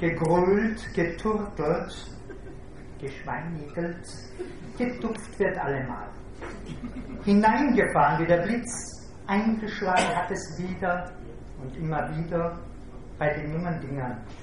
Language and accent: German; Tyrol, Austria; Aufrecht, bin ja Tiroler, bin ich am größten.